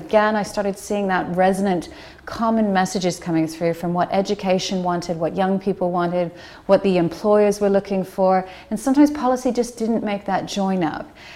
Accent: United States; moved away as an adult; now in United Kingdom; I am American, but I've been in this country for 20 years

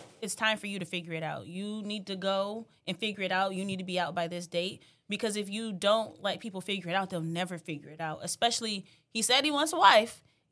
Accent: Columbus, Ohio, United States; We from Columbus.

